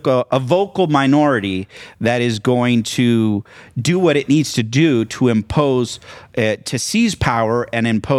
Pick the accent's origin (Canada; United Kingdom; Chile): Chile; I mean, I grew up in Chile.